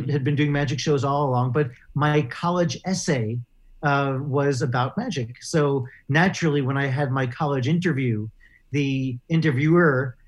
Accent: New York, United States; I performed little magic shows in my hometown growing up in Westchester County.

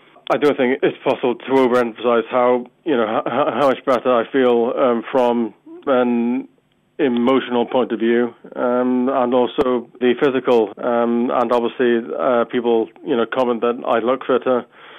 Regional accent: Cardiff, Wales, United Kingdom; I'm 35 from Cardiff.

